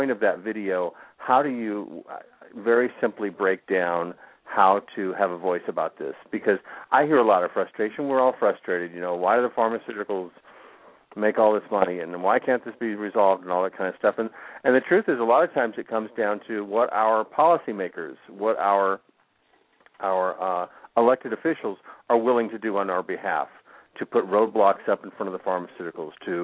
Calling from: Florida, United States; calling from South Florida.

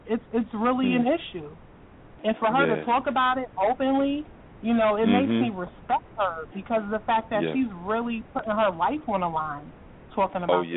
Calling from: Atlanta, Georgia, United States; I'm in Atlanta.

